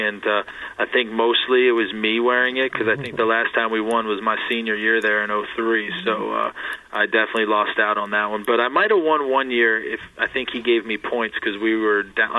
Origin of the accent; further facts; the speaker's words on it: West Chester, Pennsylvania, United States; I grew up just outside Philadelphia in Westchester. Spent 10 years living there, and then, you know, went on to college.